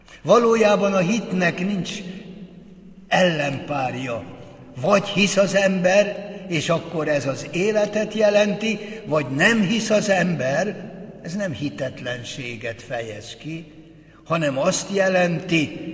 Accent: Hungary; mivel magyarok vagyunk

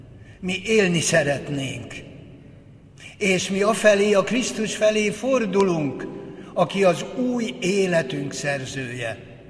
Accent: Hungary; akkor bizony el kell gondolkodnunk azon a helyzeten, amiben ma van Európa, és ma mi magyarok is vagyunk

